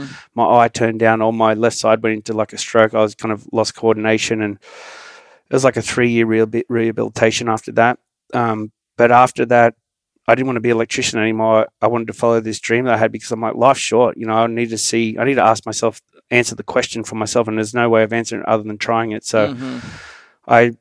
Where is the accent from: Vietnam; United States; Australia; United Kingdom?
Australia; born there; I was born in Australia.